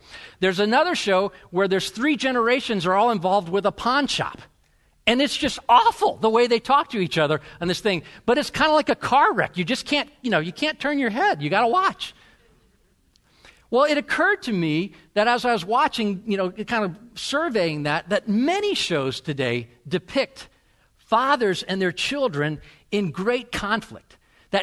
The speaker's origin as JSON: {"language": "English", "region": "Georgia", "country": "United States", "tie": "born or raised there", "said": "Which kind of reminds me, when I was living in Georgia, I grew up in the Georgia area, and then after we moved up here"}